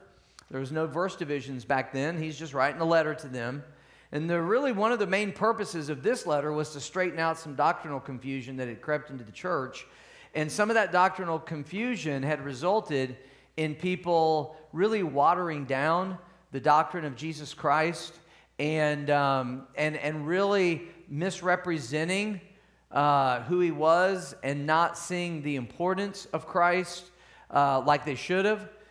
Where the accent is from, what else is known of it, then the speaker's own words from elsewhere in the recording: Missouri, United States; I was raised in Missouri, and I know about those tornadoes